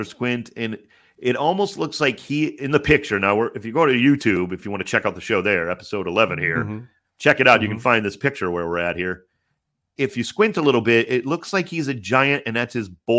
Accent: Ohio, United States; I'm from Ohio. Trust me, this is a possible.

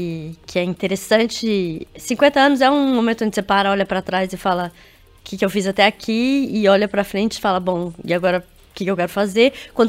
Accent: Goiânia, Goiás, Brazil; also born or lived in Brasília / United States; Desde ter nascido em Goiânia, então eu sou goiana.

